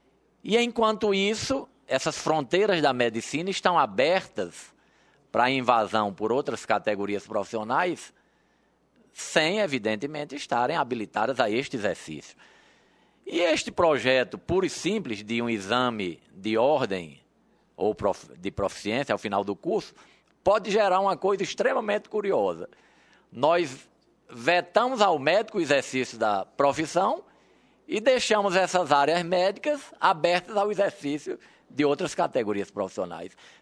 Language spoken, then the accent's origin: Portuguese; Rio Grande do Norte, Brazil; Eu sou do Rio Grande do Norte